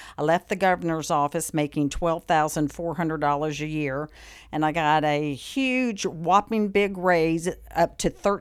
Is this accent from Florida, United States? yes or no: yes; Chipley, Florida, United States; I grew up in Chipley, Florida, where my mother was actually from and my dad retired to after spending 20 years in the Air Force.